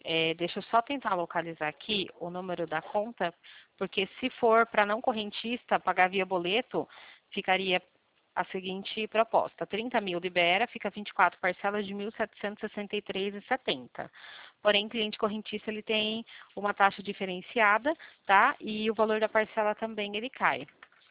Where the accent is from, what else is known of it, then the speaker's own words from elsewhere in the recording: Limeira, São Paulo, Brazil; Eu sou daqui de Limeira, do lado de Araras, aqui pertinho.